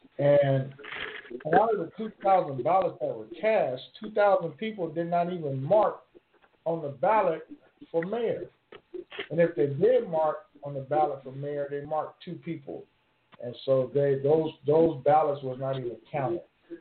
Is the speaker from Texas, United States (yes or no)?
no; Fresno, California, United States; growing up in West Fresno, in the Walnut Gardens area, I never would have thought as a young man, a child, running around with, you know, snotty nose, nappy head